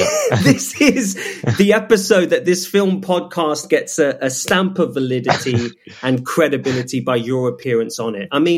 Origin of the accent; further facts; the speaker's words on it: Ealing, London, United Kingdom; I'm not from North London. I'm from West London. I'm from Ealing.